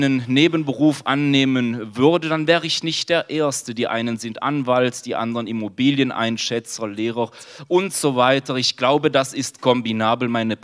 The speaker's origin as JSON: {"language": "German", "town": "Kelmis", "region": "Liège", "country": "Belgium", "tie": "born or raised there", "said": "meine Gemeinde Kelmis, denn das, was ich hier in meinem Heimatdorf sehe, das geht überhaupt nicht."}